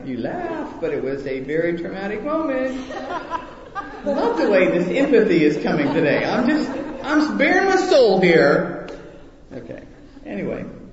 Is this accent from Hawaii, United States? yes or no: yes; Hawaii, United States; I grew up in Hawaii.